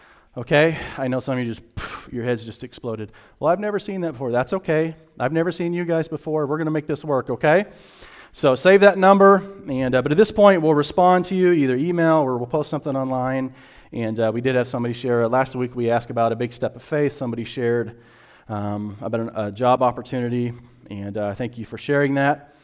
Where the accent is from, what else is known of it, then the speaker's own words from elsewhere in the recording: Missouri, United States; See, some of you think I'm Southern. I'm not Southern. I'm from Missouri, so nobody knows.